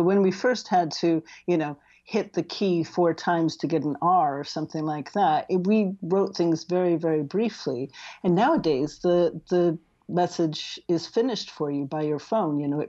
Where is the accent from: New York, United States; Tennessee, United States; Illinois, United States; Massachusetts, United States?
New York, United States; Rochester; moved away; Well, I'm from near Rochester, New York, but my accent is very, very adjusted. I've lived outside the United States for 23 years now.